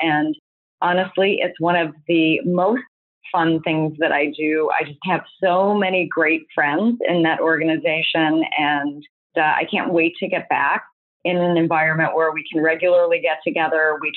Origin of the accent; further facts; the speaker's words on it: United States; even coming from Canada to the US, you know, and I'm American.